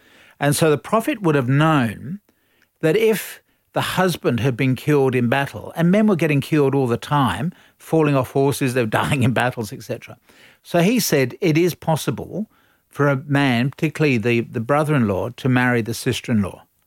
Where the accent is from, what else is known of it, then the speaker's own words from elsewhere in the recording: Australia; But at the end of the day, we're all Australian.